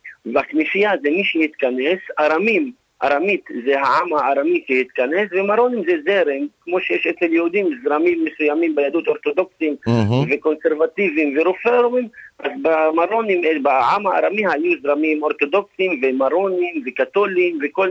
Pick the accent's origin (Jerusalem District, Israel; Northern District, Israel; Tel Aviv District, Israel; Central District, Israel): Northern District, Israel; אם זה בברעם, שכי אנחנו במקור מברעם